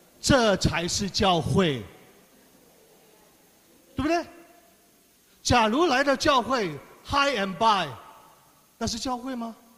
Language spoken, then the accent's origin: Chinese; China; 我们很少，我们中国人比较含蓄，有没有？